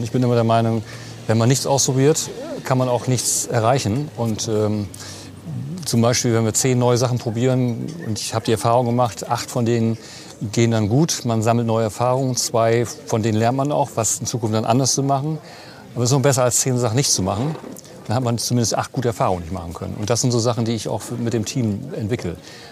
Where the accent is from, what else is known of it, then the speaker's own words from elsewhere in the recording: Bremen, Germany; Ich bin ja selber Bremer und kenne die Stadt natürlich